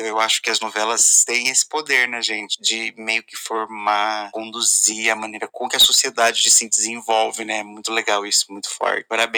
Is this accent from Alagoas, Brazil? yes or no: no; Paraguaçu Paulista, São Paulo, Brazil; eu sou de Paraguaçu Paulista, interior de São Paulo.